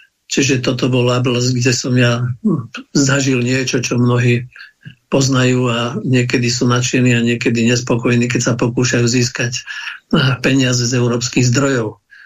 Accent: Žilina Region, Slovakia; Ja mám 70 rokov. Som Kysučan, ktorý žije na Orave.

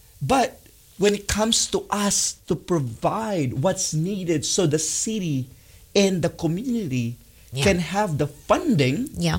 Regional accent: Philippines; The hardest part in our culture, being Filipino, for one, because of our last name.

